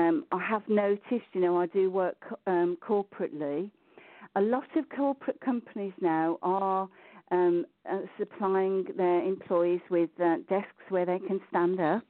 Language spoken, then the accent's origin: English; Birmingham, West Midlands, United Kingdom; born there; I was born in Birmingham. I was born in a house in Tyburn Road, and the address was 1211.